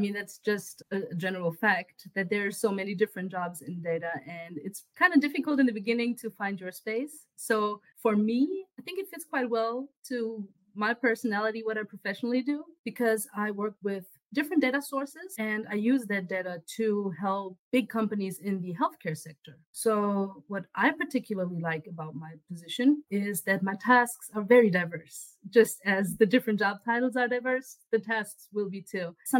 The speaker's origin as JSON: {"language": "English", "region": "Hesse", "country": "Germany", "moved": "as an adult", "lives_now": "Vienna, Austria", "said": "Originally, I'm from Germany. From a pretty small town close to Frankfurt. And then I did my bachelor's in Stuttgart."}